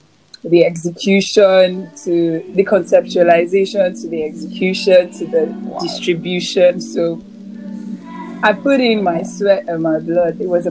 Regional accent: Lagos, Nigeria; but I was born and brought up in Lagos.

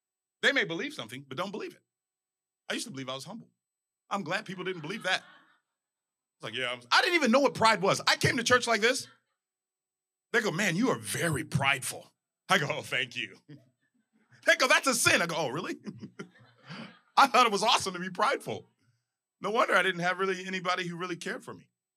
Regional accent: England, United Kingdom; I'm European. And for all the Europeans in the United Kingdom, I'm really exceptional. I'm English.

